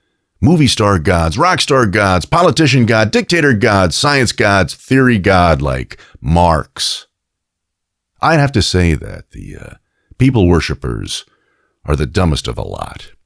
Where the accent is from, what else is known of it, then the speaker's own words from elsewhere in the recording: New York, United States; Can't tell you how many times growing up in New York, I was asked whether I was a Yankees or Mets fan.